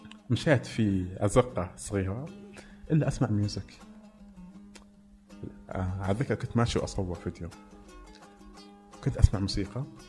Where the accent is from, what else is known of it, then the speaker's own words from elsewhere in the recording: Mecca, Makkah Province, Saudi Arabia; born there; now in Riyadh, Saudi Arabia; قلت لها أنا كمان مسلم وأنا من السعودية ومزدت اللكاعة شوي. قلت لها تفادي من مكة بعد، وأنا فعلا من مكة، أنا مسقط واصي من مكة ما كذبت، بس إني يعني إنسان عايش بالرياض.